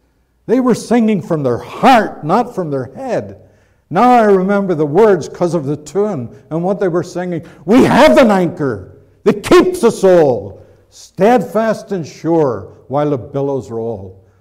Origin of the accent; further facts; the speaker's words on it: Ireland; moved away; When we emigrated from Ireland, and I was working at the Ford plant, it's funny coming from one country to another because everything was so different, like your culture was so different.